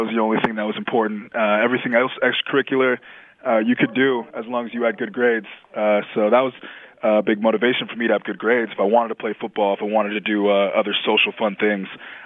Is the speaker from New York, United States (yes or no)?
no; Tustin, California, United States; You know, I grew up in Tustin, California. Great community, very school community oriented.